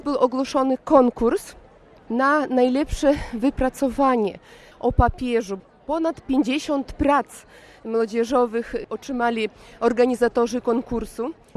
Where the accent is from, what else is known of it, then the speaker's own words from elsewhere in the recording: Vilnius County, Lithuania; Jesteśmy z Litwy, rejon wileński.